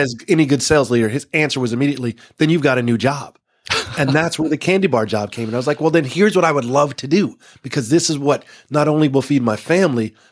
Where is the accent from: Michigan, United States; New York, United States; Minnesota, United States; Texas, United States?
Texas, United States; born or raised there